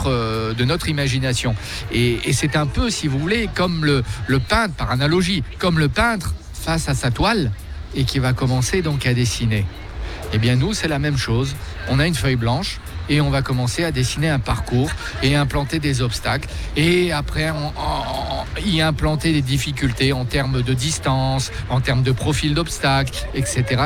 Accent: Grand Est, France; Je suis français, je suis de l'est de la France, pas très loin de Metz.

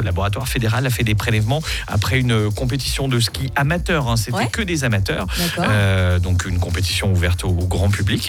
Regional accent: Switzerland; une étude qui se passe chez nous en Suisse

